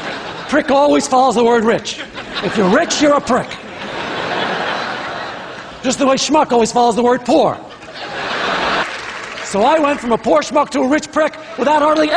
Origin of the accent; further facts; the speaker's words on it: Brooklyn, New York, United States; Let me give you some background. I grew up in Brooklyn.